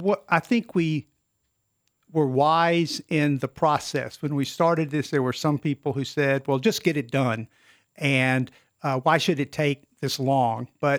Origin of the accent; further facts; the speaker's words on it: South Carolina, United States; And I'm from South Carolina originally.